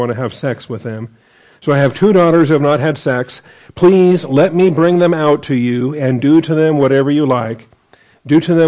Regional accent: Seattle, Washington, United States; moved away as an adult; I was born and raised in Seattle, so I was a Seattleite when I joined the Army and left home.

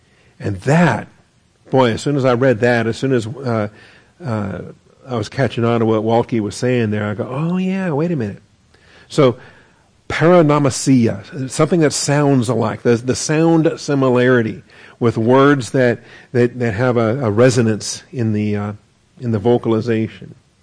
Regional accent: Washington, United States; There's idioms and things where I grew up on the West Coast in Washington State that just you never hear those expressions here in Texas.

